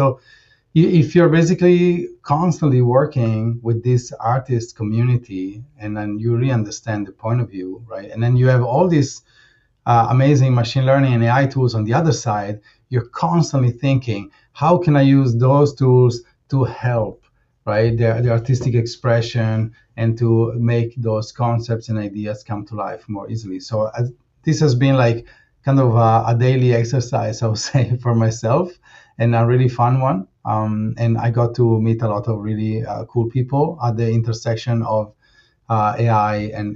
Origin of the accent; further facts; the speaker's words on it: Italy; English is a second language; moved away as an adult; now in San Francisco, United States; I'm originally from Italy, where I did most of my studies. And then I moved here to the Bay Area, San Francisco, over 20 years ago.